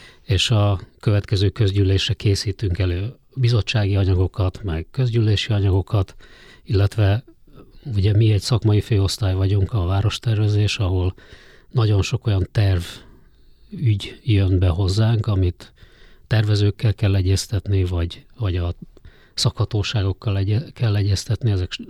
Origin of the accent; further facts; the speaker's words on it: Polgár, Hajdú-Bihar, Hungary; moved away as an adult; Abszolút, ott nőttem föl, én 18 éves koromban kerültem a fővárosba, addig a gimnáziumot is egyébként ott jártam.